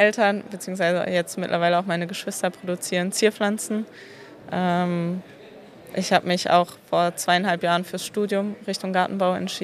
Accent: Kevelaer, North Rhine-Westphalia, Germany; now in Freising, Germany; Kevela ist meine Heimat, da komme ich gerade her und fahre jetzt heute dann nach Hause, nach Freising.

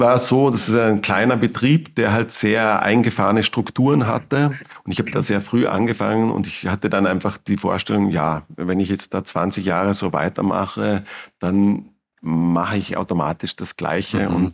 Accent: Vorarlberg, Austria; Ich komme aus Vorarlberg, genau.

